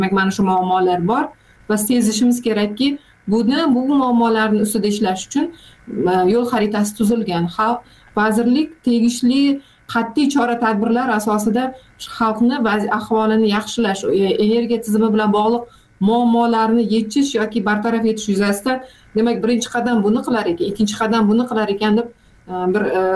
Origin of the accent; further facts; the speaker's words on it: Jizzakh Region, Uzbekistan; born or raised there